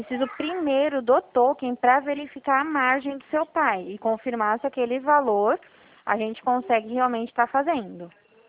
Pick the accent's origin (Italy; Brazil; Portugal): Brazil; Dracena, São Paulo; Eu sou de Dracena, interior de São Paulo.